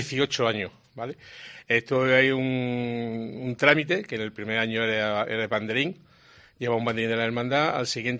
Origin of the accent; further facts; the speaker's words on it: Jaén, Andalusia, Spain; now in La Guardia de Jaén, Spain; toda la familia de mi madre, todos son guardeños. Y mira por dónde, pues yo siempre he vivido en Jaén, ¿no? Y llevo ya pues 21 años viviendo aquí en la Guardia.